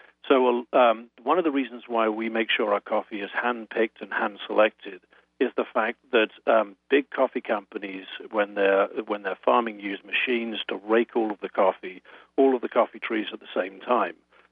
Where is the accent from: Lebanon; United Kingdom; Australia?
United Kingdom; England; now in United States; The roasting is in North Carolina, but I'm originally English, but my wife is American, so this is an American company.